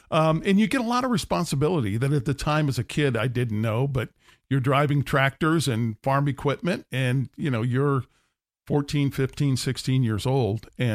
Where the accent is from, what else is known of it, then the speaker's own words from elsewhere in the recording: New York, United States; I'm a little farm boy from upstate New York. Grew up in a small town of about 3,000, very much agricultural based. And so I was a country boy